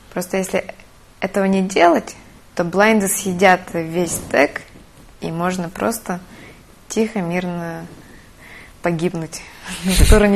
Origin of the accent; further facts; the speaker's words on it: Suntar, Sakha Republic, Russia; Я родом из Якутии.